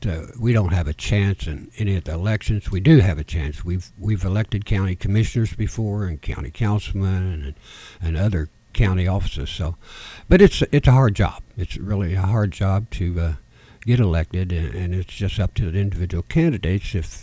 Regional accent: Montgomery, Indiana, United States; I've lived here almost all my life, yes. I was, in my early years, I was raised in Montgomery. Went to school in Montgomery.

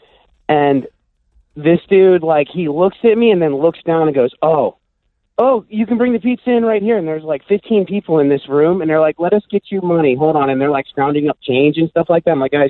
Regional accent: Front Royal, Virginia, United States; they were redoing these kind of, like, junky apartments in my hometown in Front Royal.

